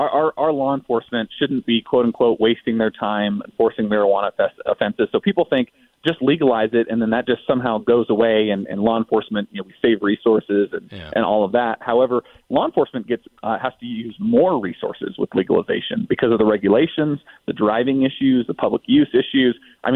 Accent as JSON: {"language": "English", "region": "Colorado", "country": "United States", "said": "They're setting up all of their pot shops in my home state of Colorado, in the city of Denver"}